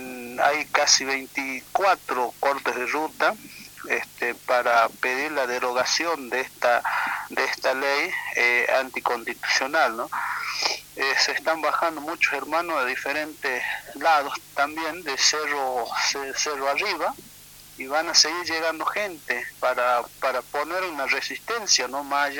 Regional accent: Santa Victoria, Salta, Argentina; Allá en mi provincia, que es Santa Victoria Salta, nosotros también tenemos problemas territoriales

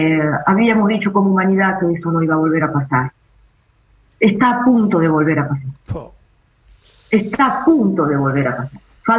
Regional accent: Argentina; Somos argentinos, Argentina.

